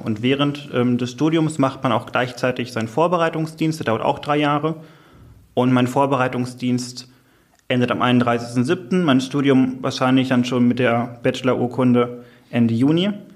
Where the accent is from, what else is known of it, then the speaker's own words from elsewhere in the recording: Lower Saxony, Germany; ich komme ursprünglich aus Südniedersachsen